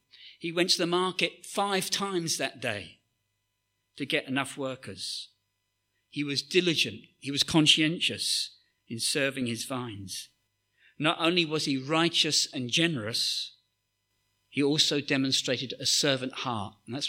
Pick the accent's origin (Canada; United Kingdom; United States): United Kingdom; It's expected of us as British people that we give to good causes.